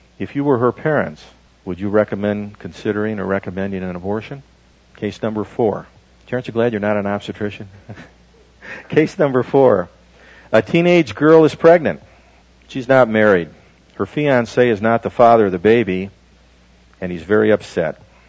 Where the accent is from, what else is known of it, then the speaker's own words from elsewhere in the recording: Michigan, United States; I grew up in Michigan.